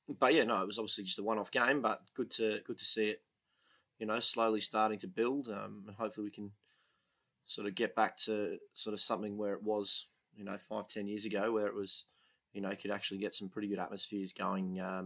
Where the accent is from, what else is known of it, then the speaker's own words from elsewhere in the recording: Australia; At the moment, I'm as Aussie as they come.